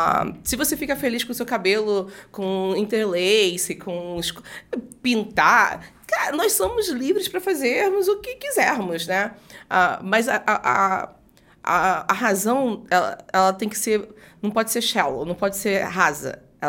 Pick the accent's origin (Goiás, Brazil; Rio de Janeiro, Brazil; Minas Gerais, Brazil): Rio de Janeiro, Brazil; Eu sou carioca. Eu tô amando São Paulo.